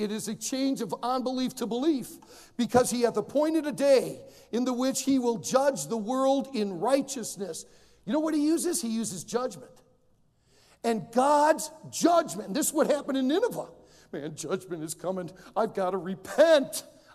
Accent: Detroit, Michigan, United States; Years ago, when I was a small boy growing up in the Detroit area, I was about 9 or 10 years of age.

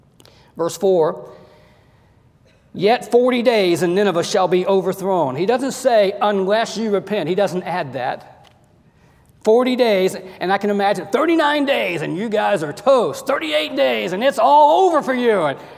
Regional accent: Georgia, United States; And he had a come to what we called growing up in Georgia, we called it a come to Jesus meeting.

